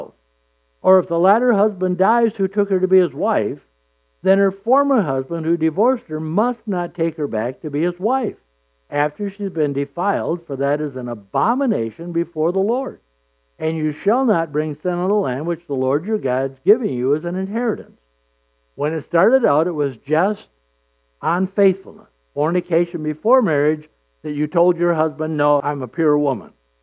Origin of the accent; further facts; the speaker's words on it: Saginaw, Michigan, United States; The church I grew up in Saginaw was that way.